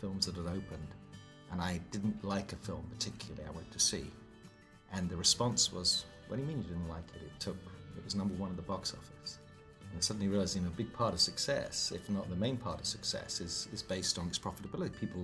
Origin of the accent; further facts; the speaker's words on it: United Kingdom; now in United States; So I'm a Brit, right? We know that. So we... I love this country, and I'm now a US citizen and very proud to be so.